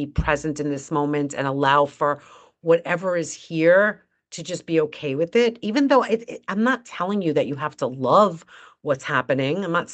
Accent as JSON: {"language": "English", "region": "New York", "country": "United States", "accent": "New York", "said": "My New York accent, huh? I know people get a kick out of me teaching spirituality with my New York accent."}